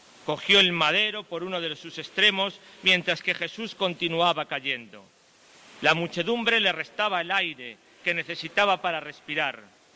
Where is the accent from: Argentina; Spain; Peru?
Spain; Valladolid, Castile and León; Y como vallisoletanos de Semana Santa, traemos a la memoria, 20 años después